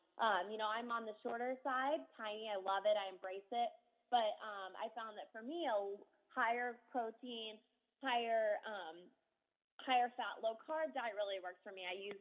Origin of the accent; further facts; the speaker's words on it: Fayetteville, Arkansas, United States; I grew up in Fayetteville, Arkansas, which was definitely a small town. Definitely all the little drama, and I love the morals and values that I got there, but I never really found my place.